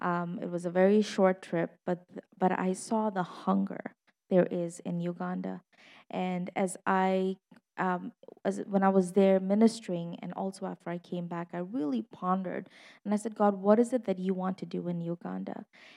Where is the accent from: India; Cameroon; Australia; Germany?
India; now in Lake Orion, United States; I am I'm Indian like Sue, but not the same kind of Indian. I am Asian Indian. I'm from the country of India.